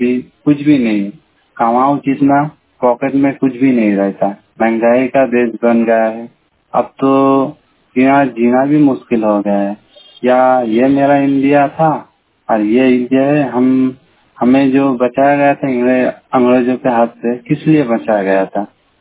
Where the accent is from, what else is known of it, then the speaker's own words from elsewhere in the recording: West Bengal, India; मैं वेस्ट बंगाल से हूँ।